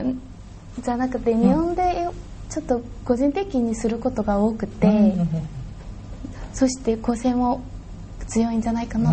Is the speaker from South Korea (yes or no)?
yes; South Korea; 私やっぱり韓国人だから韓国でこんな服を着てちょっと歩いたりしたら